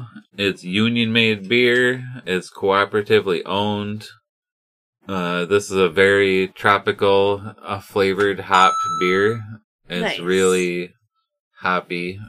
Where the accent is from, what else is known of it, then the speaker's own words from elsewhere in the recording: Grand Rapids, Michigan, United States; We're from Grand Rapids, and we play video games.